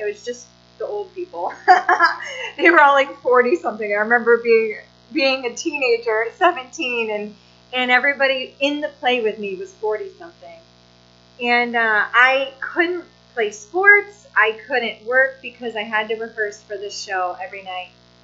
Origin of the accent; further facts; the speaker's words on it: Whitney Point, New York, United States; I grew up in Whitney Point. I don't know anybody know where Whitney Point is.